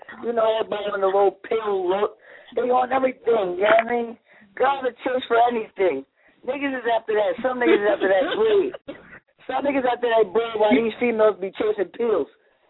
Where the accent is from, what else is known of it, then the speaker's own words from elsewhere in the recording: Wilmington, Delaware, United States; man. I'm from Wilmington.